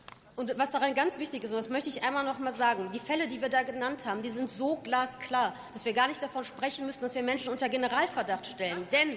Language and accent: German; Hagen, North Rhine-Westphalia, Germany; ich lade Sie gerne in meine Heimatstadt nach Hagen ein.